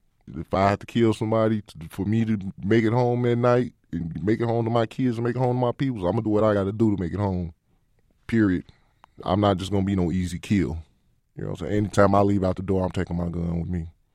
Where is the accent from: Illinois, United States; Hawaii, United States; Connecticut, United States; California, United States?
Illinois, United States; Chicago; I grew up in Humboldt Park when it was wild.